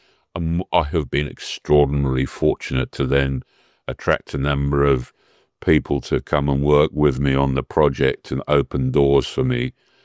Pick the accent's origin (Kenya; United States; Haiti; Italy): Kenya; Well, I'm an Africa boy. I was born in Kenya many years ago.